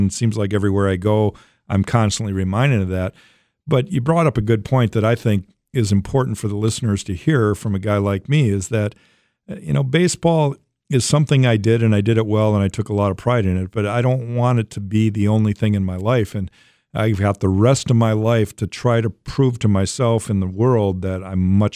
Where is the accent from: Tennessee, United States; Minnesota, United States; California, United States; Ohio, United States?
Minnesota, United States; Yeah, I was. I grew up in the Twin Cities. My family is very strict Mormons.